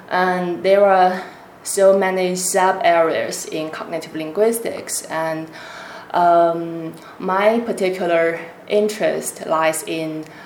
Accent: Harbin, Heilongjiang, China; moved away as an adult; now in Beijing, China; I was born in Harbin, the capital city of Heilongjiang province. I grew up there and I spent my primary school and middle school years there.

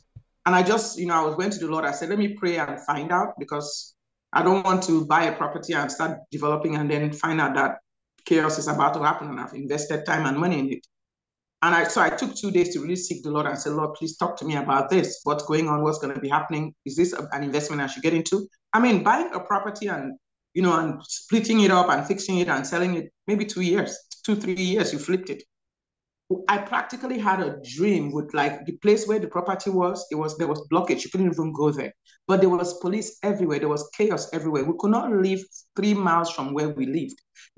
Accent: Cameroon; born there; I come from, I was born in Cameroon, West Africa.

